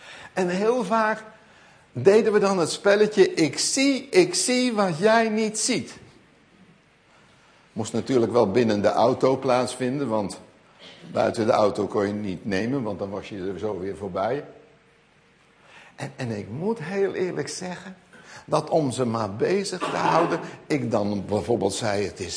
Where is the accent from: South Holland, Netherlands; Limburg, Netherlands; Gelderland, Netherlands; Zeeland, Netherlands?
Gelderland, Netherlands; born there; Ik ben geboren op de Veluwe